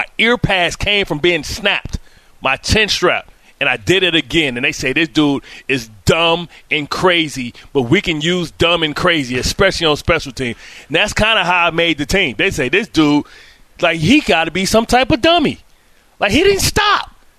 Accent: Illinois, United States; they saw that I was from Southern Illinois, and they looked at me with disdain like I was beneath them.

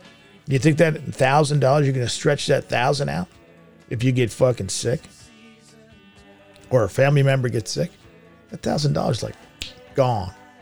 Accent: United States; Yes, I grew up here. Yes, I'm an American. Yes, I like it here, for the most part

